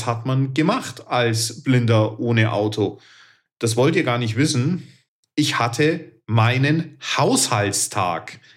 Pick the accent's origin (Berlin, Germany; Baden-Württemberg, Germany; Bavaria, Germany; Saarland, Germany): Bavaria, Germany; Ich bin ja damals auf dem Land in Bayern groß geworden.